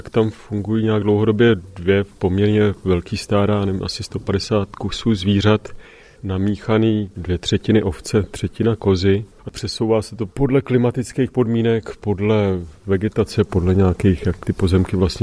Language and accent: Czech; Prague, Czechia; moved away; My jsme oba Pražáci vlastně a před více jak 20 lety jsme začali nějaký výpasy v Praze